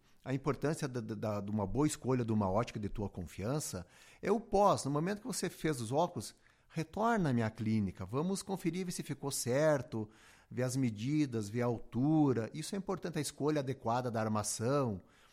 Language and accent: Portuguese; Rio Grande do Sul, Brazil; como eu me criei em Lagoa